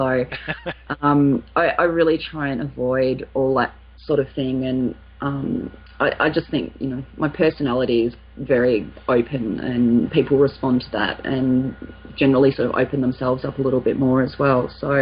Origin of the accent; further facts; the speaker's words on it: Melbourne, Victoria, Australia; I'm Australian. I was born in Melbourne.